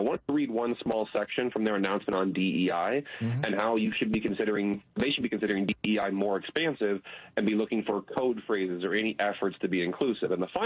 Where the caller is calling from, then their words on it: Rochester, Minnesota, United States; I'm actually calling from Minnesota, southeast Minnesota, near Rochester.